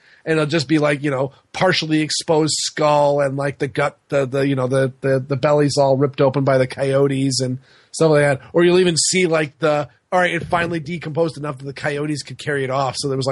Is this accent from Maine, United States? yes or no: yes; Maine, United States; I'm from Maine. Moose, the big old swamp donkeys.